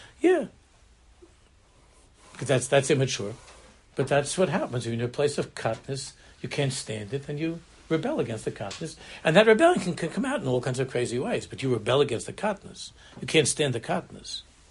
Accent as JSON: {"language": "English", "country": "United States", "said": "I'm American, and that's my language."}